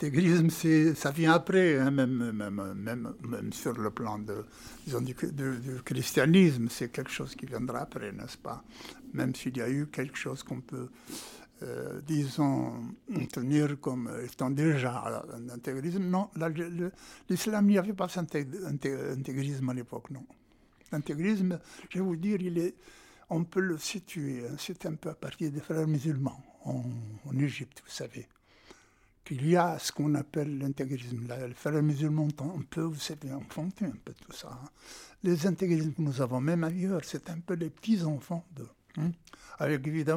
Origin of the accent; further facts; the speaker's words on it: Blida, Blida Province, Algeria; C'est un Antillais qui était un psychiatre chez nous, à Blida